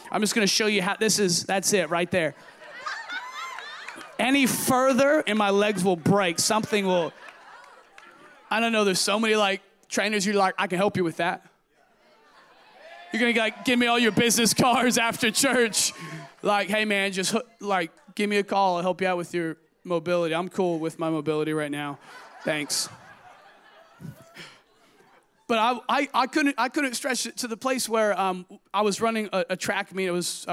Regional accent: Oregon, United States; it wasn't San Diego, it was Oregon, okay? I had 10,000 people in my hometown.

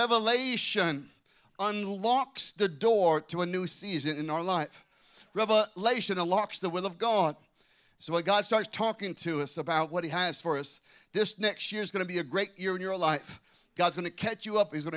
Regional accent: Scottsdale, Arizona, United States; I had started a church in Scottsdale, Arizona, my hometown

